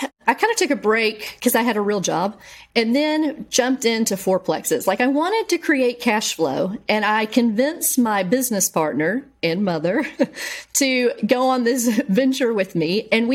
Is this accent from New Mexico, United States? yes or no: no; Bryan, Texas, United States; Bryan, Texas.